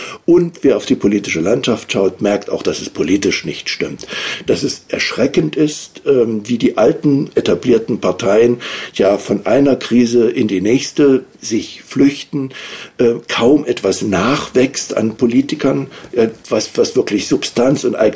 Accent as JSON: {"language": "German", "country": "Germany", "said": "wir hatten ja bei uns in der DDR eine Epochendefinition dafür."}